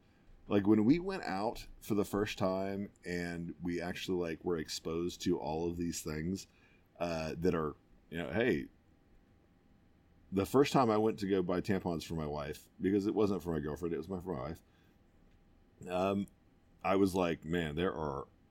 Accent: United States; I am an American through and through, so I am used to excess

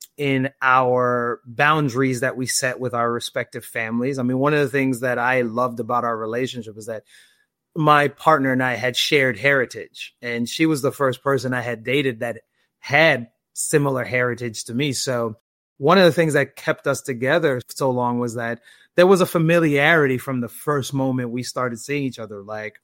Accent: New York City, New York, United States; also born or lived in Denver, Colorado; I'm mostly an East Coaster. I grew up in New York City, and then for a period of time of my life, grew up in Denver, Colorado as well, but have lived in the DC metro area for the last 20 years, and I'm 42.

